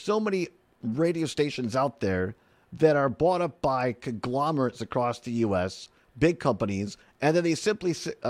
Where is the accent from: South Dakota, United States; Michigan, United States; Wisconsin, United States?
Wisconsin, United States; Richland Center; Andrew Hitt from my hometown of Richland Center was the big part